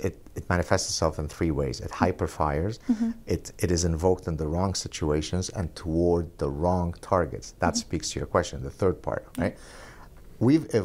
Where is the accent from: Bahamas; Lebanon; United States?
Lebanon; I was born and raised in Lebanon.